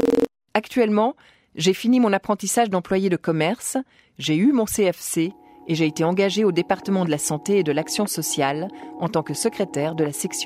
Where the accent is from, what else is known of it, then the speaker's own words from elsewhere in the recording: Eritrea; French is a second language; moved away; J'avais le sentiment d'être arraché à mon pays natal, l'Érythrée, et à mes proches.